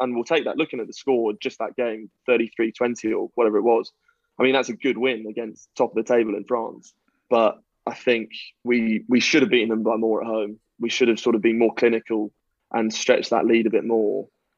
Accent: Scotland, United Kingdom; born there; I'm more English than half the Quins squad. I was born in Scotland and I have Scottish heritage.

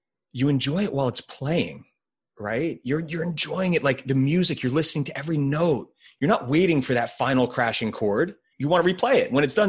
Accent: New Jersey, United States; Part of my job to put it in context, New Jersey, at this point, I'm from New Jersey.

